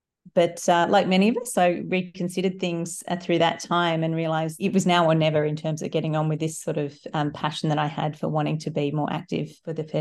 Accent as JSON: {"language": "English", "town": "Sydney", "region": "New South Wales", "country": "Australia", "tie": "born or raised there", "said": "Yeah, so I grew up in the Shire in Sydney. So, my dad's English, so I've got a British passport"}